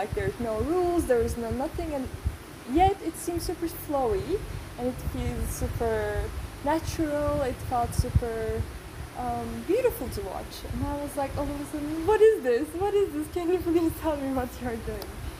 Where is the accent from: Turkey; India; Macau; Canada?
Turkey; and I'm from Turkey.